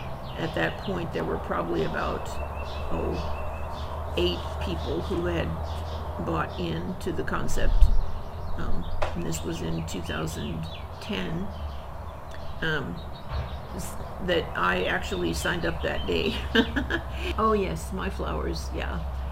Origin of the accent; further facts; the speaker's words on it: Illinois, United States; I grew up in two states, basically. I was born in Illinois and lived with my parents and sister on a farm about 100 miles west of Chicago. It was a small farm, only 160 acres